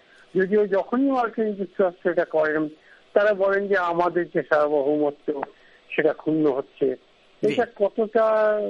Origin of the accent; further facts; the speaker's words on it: India; আমরা ভারতীয় হিসেবে